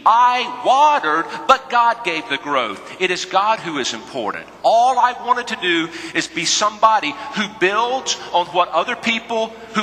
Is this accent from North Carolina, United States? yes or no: yes; North Carolina, United States; This guy who was born and raised in North Carolina, whose mother was an RN specialist at the county hospital, whose dad sold life insurance.